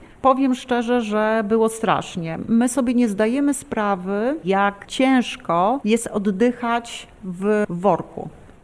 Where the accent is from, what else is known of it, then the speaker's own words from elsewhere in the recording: Lublin, Lublin Voivodeship, Poland; now in Wrocław, Poland; przyjechałam do Wrocławia z Lublina.